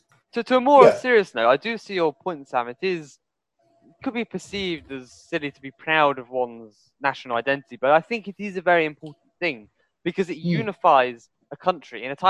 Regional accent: United Kingdom; I would describe myself as British, and I don't see anything wrong with that.

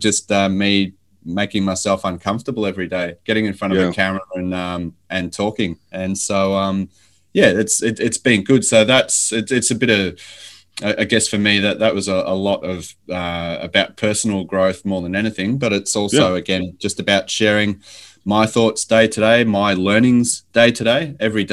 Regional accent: Ballarat, Victoria, Australia; I started on the shop floor in a food manufacturing business in my hometown in Ballarat, in Melbourne, Australia.

